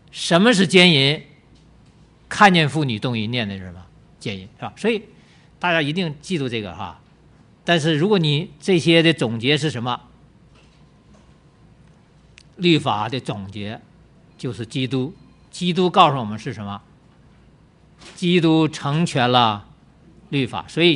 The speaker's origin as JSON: {"language": "Chinese", "region": "Northeast China", "country": "China", "said": "就一般我们东北人叫什么什么熊瞎子皮苞米哈"}